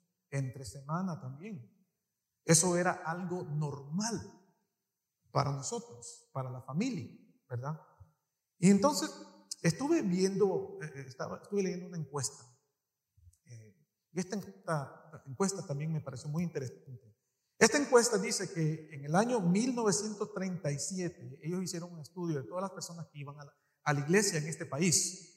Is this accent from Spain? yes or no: no; Long Island, New York, United States; yo crecí en Nueva York con todos mis hermanos. Crecimos en Nueva York, en Long Island.